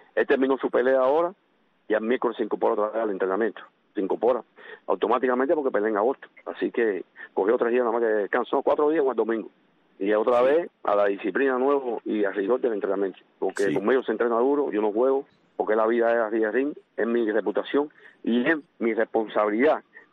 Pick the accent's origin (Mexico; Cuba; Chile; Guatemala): Cuba; now in United States; soy cubano de corazón, pero también soy americano cubano.